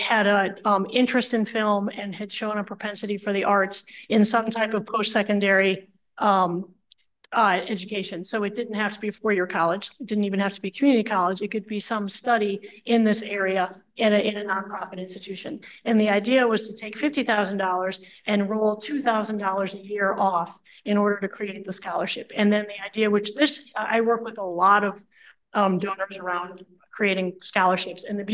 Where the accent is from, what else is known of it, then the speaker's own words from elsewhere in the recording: University City, Missouri, United States; I grew up in University City. I went to Delbert Harvard. I learned to read at the library right here. And I graduated in 1984.